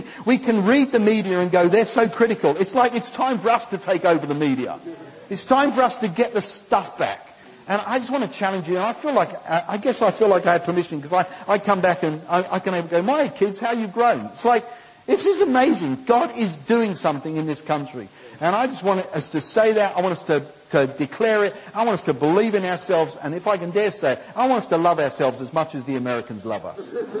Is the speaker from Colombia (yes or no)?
no; United Kingdom; We are just saying we are your people, and you put us in this country, in this nation. We're British. We're known. That's our nationality.